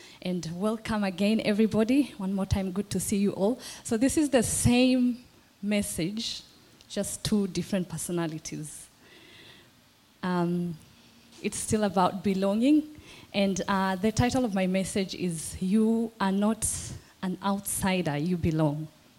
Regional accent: Kenya; moved away as an adult; now in Australia; I came from Kenya and moved here to Australia a few years ago.

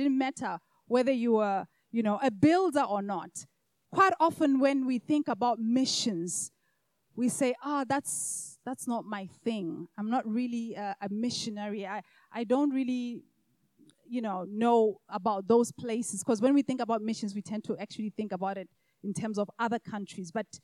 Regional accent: Botswana; I traveled from my home country of Botswana to South Africa to a conference

